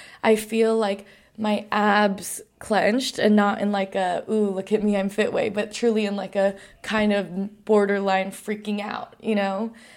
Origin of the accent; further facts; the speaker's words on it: New York, United States; I grew up around the World Trade Center post 9/11 where there was a lot of stress